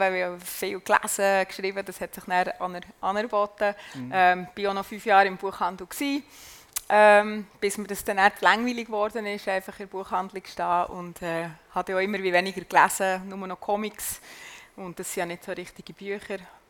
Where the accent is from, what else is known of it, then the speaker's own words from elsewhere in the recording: Bern, Switzerland; Also wie man vielleicht gehört, ich bin von Bern. Bin in Bern aufgewachsen, eigentlich so gut bürgerliche Familie, Eltern reformiert und katholisch.